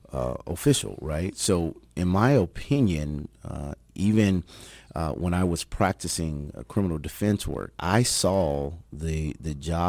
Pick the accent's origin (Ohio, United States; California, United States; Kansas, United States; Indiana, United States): Kansas, United States; Kansas City; Grew up, born and raised in Kansas City, Kansas, Wyandotte County, true dot.